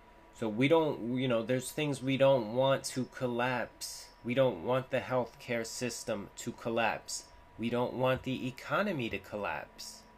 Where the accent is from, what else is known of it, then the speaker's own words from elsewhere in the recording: Ocean Grove, New Jersey, United States; I live in Neptune. I used to live in Bradley Beach. I used to live in Ocean Grove. I grew up in Ocean Grove